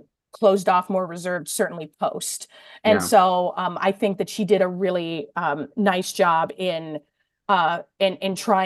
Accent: Louisville, Kentucky, United States; I'm from Louisville.

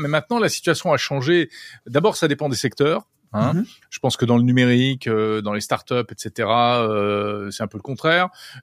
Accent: France; ce qu'on appelle chez nous en France

